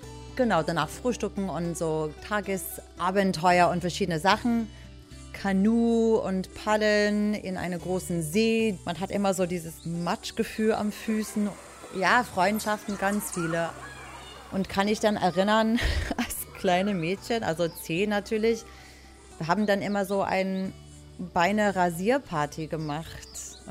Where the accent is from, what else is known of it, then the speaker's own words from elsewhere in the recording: New York, United States; German is a second language; Ich komme aus New York, aber nicht aus der Stadt direkt, sondern ein bisschen Speckgürtel, das heißt Long Island, das ist nicht weit weg von Manhattan, aber eher so mit Häuser und ein bisschen mehr Natur umrum.